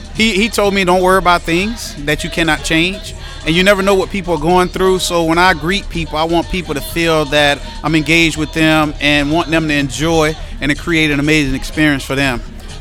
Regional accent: Connecticut, United States; also born or lived in Mobile, Alabama / New Orleans; now in San Diego, United States; So I grew up in Connecticut, moved down to Mobile, Alabama, and then I worked in the Gulf of Mexico and lived in New Orleans.

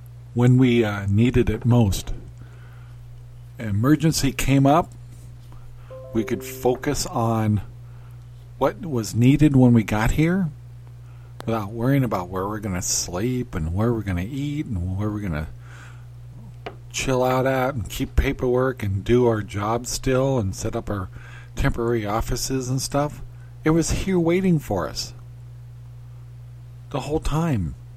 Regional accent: Arizona, United States; I miss, well, I'm from Arizona, so I don't have to worry about heating, but I don't like the fact that I have to depend on propane.

